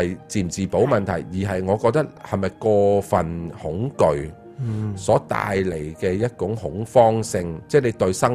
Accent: Hong Kong; 即係不過可能我哋香港人啊慣咗太近啦，咁我哋特別反應得強烈啲

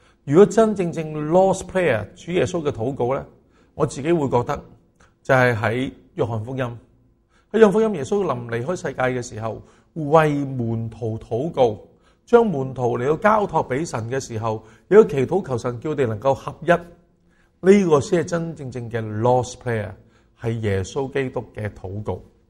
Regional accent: Hong Kong; 咁呢我哋香港人去到嘅时候呢，一定会揾咩呢，就一定会揾中国嘅文字啦

